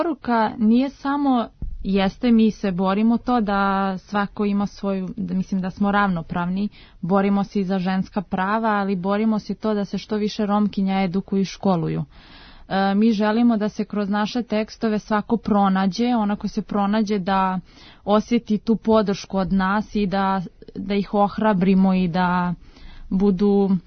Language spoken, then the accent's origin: Serbian; Belgrade, Serbia; mi smo dve iz Beograda.